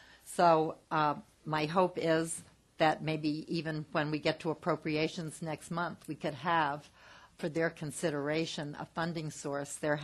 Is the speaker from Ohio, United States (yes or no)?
no; Sherman Oaks, California, United States; from Sherman Oaks, California